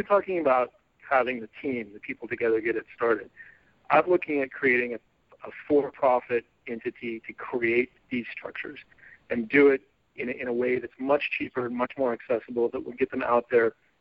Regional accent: San Diego, California, United States; so did I.

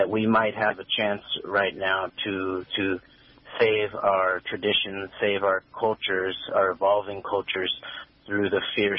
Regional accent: Los Angeles, California, United States; now in Kansas, United States; I am of Jewish and Mexican descent, born and raised in Los Angeles.

